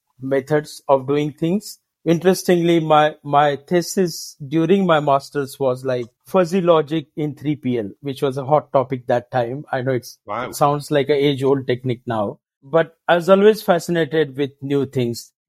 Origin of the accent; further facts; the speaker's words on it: India; born and raised in India.